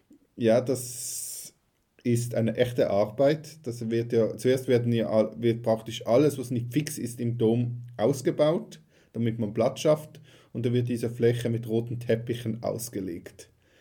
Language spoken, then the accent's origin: German; Switzerland; So was Großes sind wir als Schweizer fast nicht gewohnt.